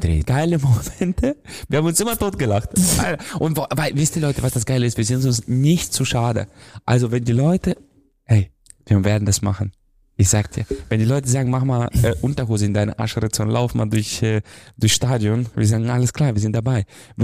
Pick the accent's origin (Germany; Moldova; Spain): Moldova; Transnistria; Ich komme ja aus Transnistrien, da sind so 500.000 Menschen nur da.